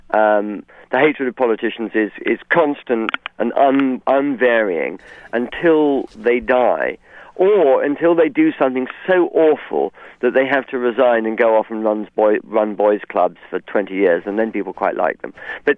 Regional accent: Scotland, United Kingdom; Of course, as a Scot

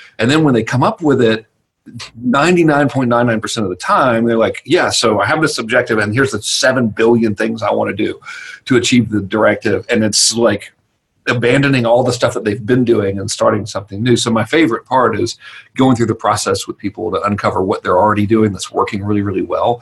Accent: Georgia, United States; So what it means basically in normal redneck terminology, I'm from Georgia

